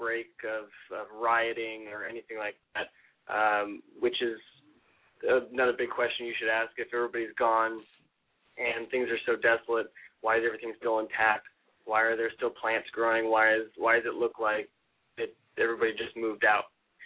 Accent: Morgan Hill, California, United States; Yeah, I'm from Morgan Hill, actually.

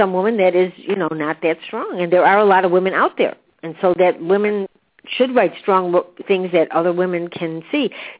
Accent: Chicago, Illinois, United States; Hey, I'm from Chicago.

